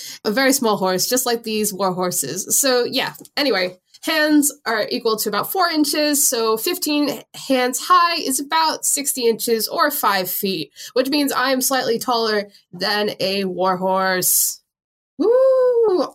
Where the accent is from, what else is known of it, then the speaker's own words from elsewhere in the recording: New York, United States; but again, as a New Yorker, I have to shout this out.